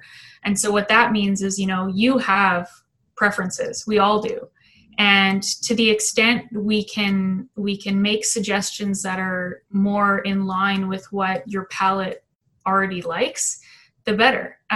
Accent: Alberta, Canada; I grew up in Alberta.

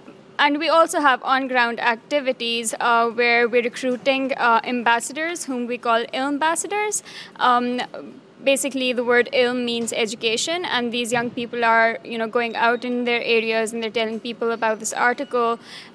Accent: Lahore, Punjab, Pakistan; from Lahore, Pakistan

